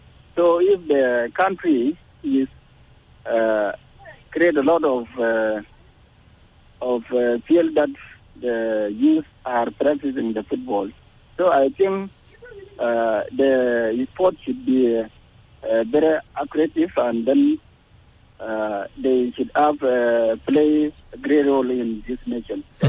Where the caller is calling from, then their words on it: South Sudan; I'm calling from Mindy State.